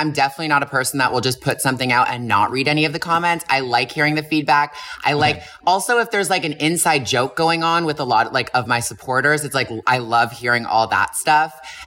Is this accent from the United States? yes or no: no; Toronto, Ontario, Canada; I'm from Toronto going to a Catholic school, like, bitch, I need to get some creativity.